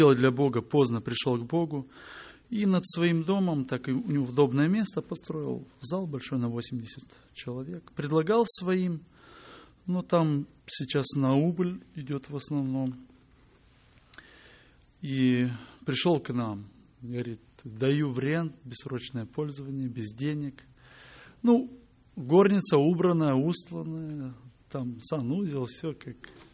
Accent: Chișinău, Moldova; Я из Кишинева, из Молдавии.

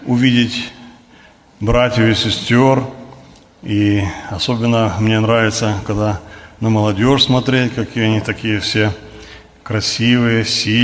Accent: Germany; я тоже из Германии.

